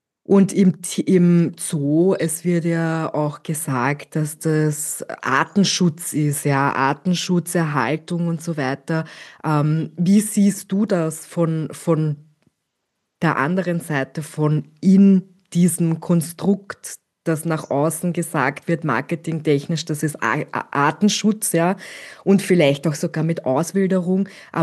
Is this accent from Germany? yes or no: no; Vienna, Austria; Und bei uns in Wien, in Schönbrunn, gibt es ja keine Gorillas.